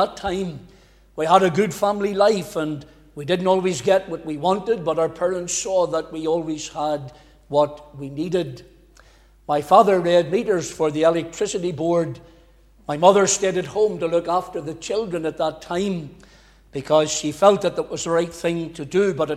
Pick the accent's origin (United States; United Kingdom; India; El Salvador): United Kingdom; Cookstown, Northern Ireland; My journey begins way back in County Tyrone. I was born and bred in Cookstown. That's God's own country